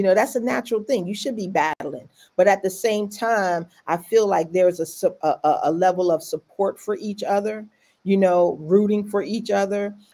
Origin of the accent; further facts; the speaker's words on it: Washington, District of Columbia, United States; A lot of people didn't even think I was from D.C.